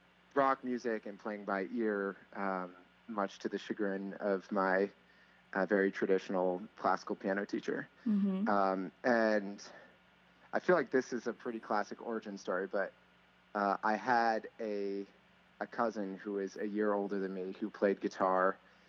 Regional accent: Waltham, Massachusetts, United States; So I grew up in Waltham, which is, a town just outside of Boston.

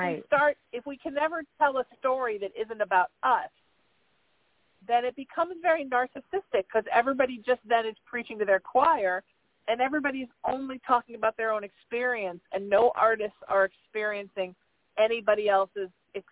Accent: Ireland; because I am Irish, so I will speak about being Irish

